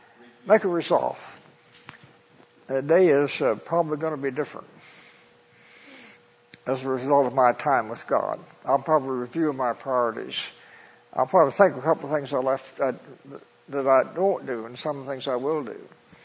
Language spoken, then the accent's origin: English; Colorado Springs, Colorado, United States; In my hometown, there are about 20 funerals a day.